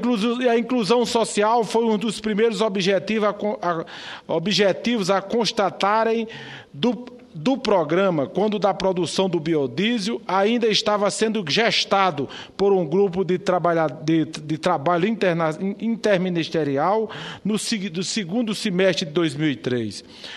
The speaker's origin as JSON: {"language": "Portuguese", "region": "Northeast Region", "country": "Brazil", "said": "Todos nós, senhor presidente, que somos do Nordeste, especificamente da área considerada menos produtiva no que se refere à agricultura, no que se refere à pecuária"}